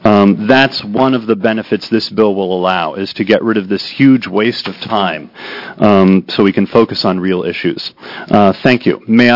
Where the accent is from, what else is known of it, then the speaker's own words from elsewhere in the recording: Portland, United States; I'm from Portland.